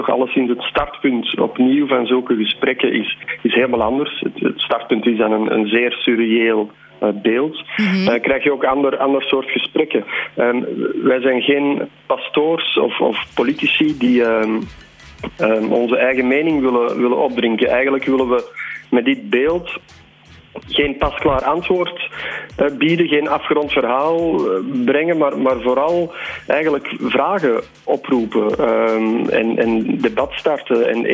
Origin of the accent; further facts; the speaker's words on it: Belgium; En wij komen uit België, dus er zit een typisch Belgisch gevoel van surrealisme bij deze figuur.